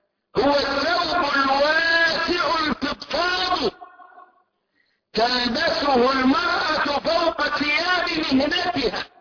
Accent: Upper Egypt, Egypt; رأيته عندنا في الصعيد

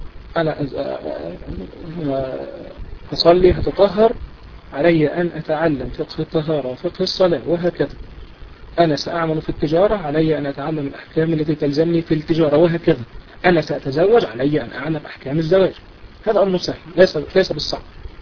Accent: Egypt; تغيير عندنا في مصر بالنسبة لمواعيد الإيه مواعيد التوقيت الصيفي

